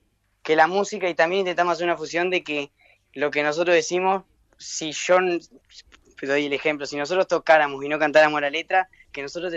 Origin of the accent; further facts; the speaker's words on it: Gualeguaychú, Entre Ríos, Argentina; somos todos chicos de Gualeguaychú, por más que cuatro estamos viviendo, somos seis, cuatro estamos en Buenos Aires y dos están acá.